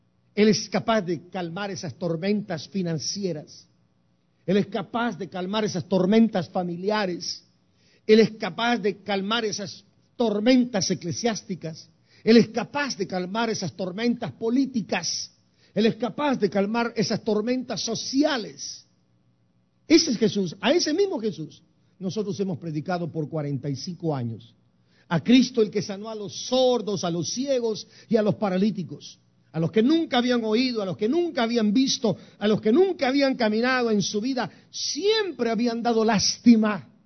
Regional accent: San Francisco, California, United States; also born or lived in Guatemala; now in Chicago, United States; He vivido más de la mitad de mi vida acá. Nací en Guatemala, me malcrié en San Francisco, California.

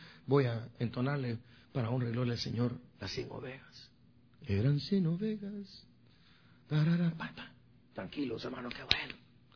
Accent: Guatemala; En mi país, allá buscaban cementerios en Guatemala.

